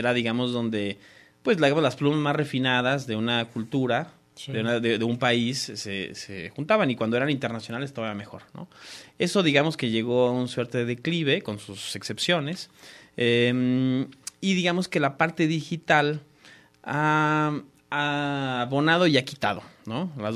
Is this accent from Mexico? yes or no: yes; Mexico; leemos a sudamericanos, como mexicanos, leemos a sudamericanos en las editoriales españolas, ¿no?